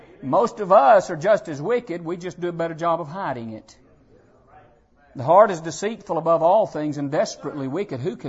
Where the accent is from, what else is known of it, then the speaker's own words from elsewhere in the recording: Alabama, United States; Listen, I was raised in Alabama in the 60s.